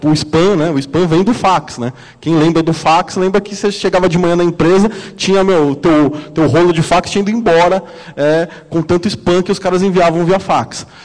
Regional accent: São Paulo, Brazil; eu sou lá de São Paulo, eu sou mercantólogo.

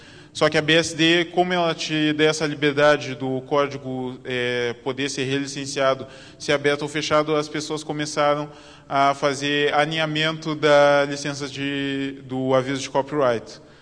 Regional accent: Brazil; Ainda mais conhecendo que a gente, como bom brasileiro, sempre deixa para a última hora.

